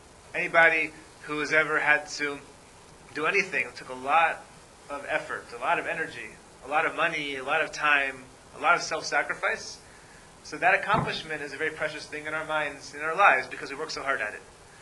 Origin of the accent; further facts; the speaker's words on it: Atlanta, Georgia, United States; I grew up in Atlanta.